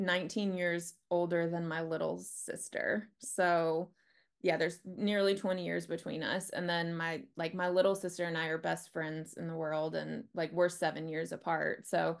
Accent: the South, United States; Hello, everybody. I grew up in the South. I have 5 brothers and sisters.

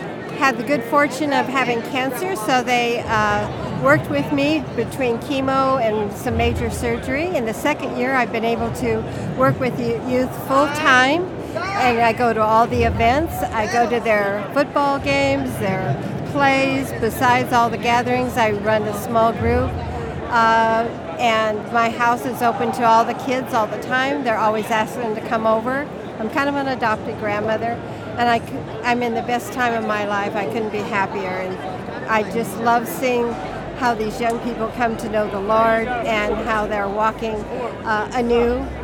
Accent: Spokane, Washington, United States; from Spokane, Washington

